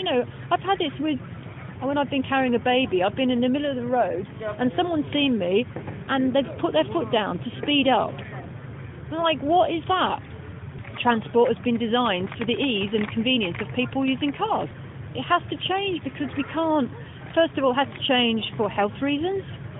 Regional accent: London, United Kingdom; the freedoms that I had as a Londoner growing up in the 70s and 80s.

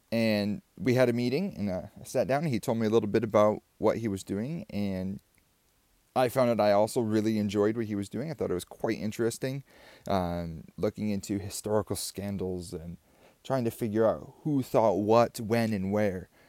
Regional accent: Grandville, Michigan, United States; I come from Grandville, Michigan

